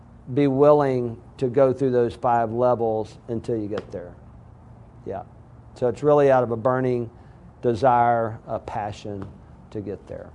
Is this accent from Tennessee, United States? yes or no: no; Alabama, United States; You know I'm from Alabama, right?